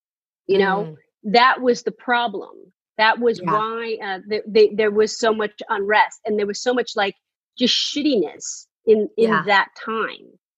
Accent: San Francisco, California, United States; I grew up in San Francisco in the Tenderloin. So it's like, growing up in Black neighborhoods

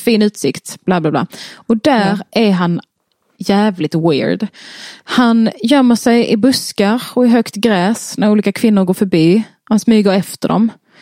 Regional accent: Skåne, Sweden; det känns som att jag överger min bakgrund annars. Min skånska

